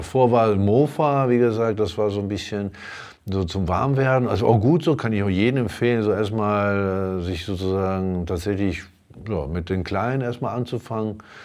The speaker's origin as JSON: {"language": "German", "region": "northern Italy", "country": "Italy", "second_language": "German", "said": "ich komme aus Norditalien ursprünglich"}